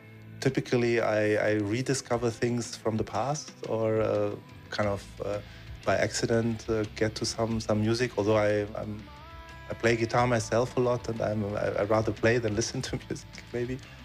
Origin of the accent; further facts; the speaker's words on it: Croatia; I'm from Croatia, and I love the way we do the fish and the scampis on the grill in summer.